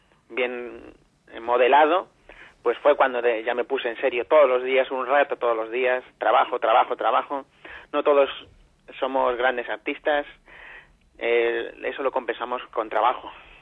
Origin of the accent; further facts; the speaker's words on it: Madrid, Community of Madrid, Spain; yo soy madrileño, soy vallecano